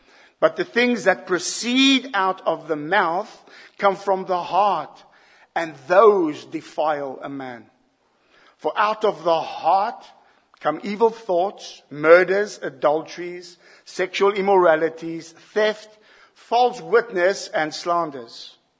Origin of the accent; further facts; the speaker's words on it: South Africa; Growing up in South Africa, I can still recall tales from my grandparents.